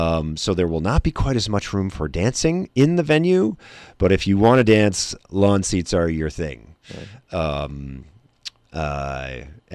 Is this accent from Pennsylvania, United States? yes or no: yes; Philadelphia, Pennsylvania, United States; I grew up in Philadelphia, where like classic rock is just everywhere.